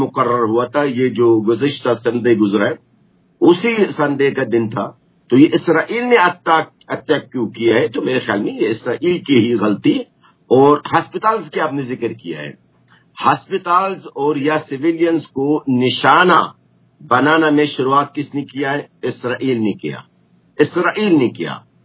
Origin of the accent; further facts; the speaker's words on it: Khan Yunis, Gaza Strip, Palestine; Urdu is a second language; اور میں ہوں خود غزہ کا ہوں، میں خان یونس شہر کا ہوں جو غزہ کے مڈ میں آتا ہے.